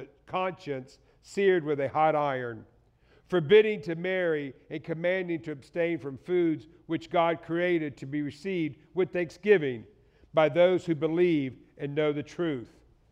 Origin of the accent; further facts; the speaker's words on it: the South, United States; I grew up in the South, lived up here, had never seen the desert.